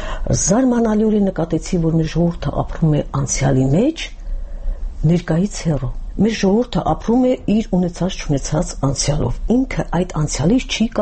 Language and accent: Armenian; Mastara, Aragatsotn, Armenia; օրինակ մեր գյուղում, հիմա Մաստարայում, որտեղ ես ծնվել եմ